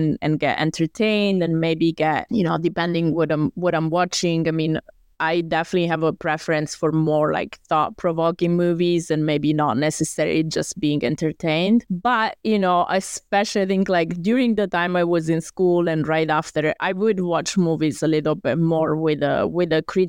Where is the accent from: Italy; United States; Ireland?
Italy; And also because I grew up in Italy in high school, we still study Latin and ancient Greek.